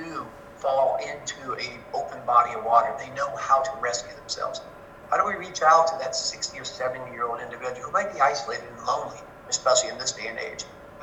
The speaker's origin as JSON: {"language": "English", "town": "Kokomo", "region": "Indiana", "country": "United States", "tie": "born or raised there", "said": "I actually was a Y brat. I grew up in Kokomo, Indiana"}